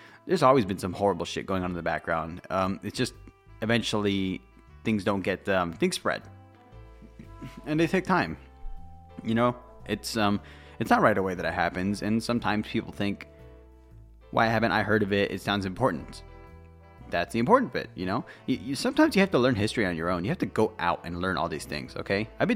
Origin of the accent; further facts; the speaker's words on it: United States; As an American, we don't really learn about people like this.